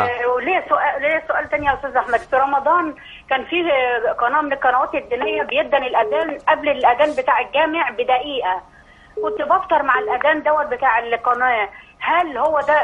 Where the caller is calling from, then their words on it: Faisal, Giza Governorate, Egypt; من فيصل، من فيصل.